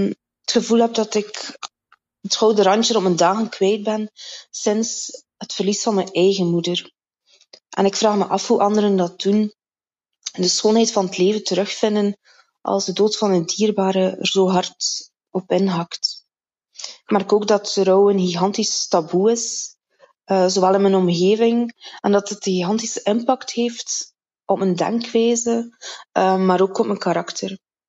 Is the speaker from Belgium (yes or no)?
yes; Flanders, Belgium; ik kom uit West-Vlaanderen. Ik probeer op dit moment mijn accent te verstoppen zodat ik een goede indruk op jullie maak.